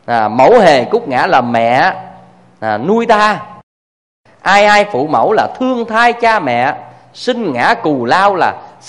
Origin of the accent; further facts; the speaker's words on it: Vĩnh Long, Vietnam; Hay dưới quê tôi á, ngang sông Trà Ôn nó có một cái cù lao cũng nên thơ lắm, gọi là cù lao mây.